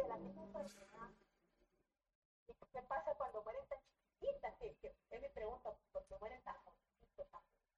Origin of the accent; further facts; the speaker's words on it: Nicaragua; Soy de Nicaragua.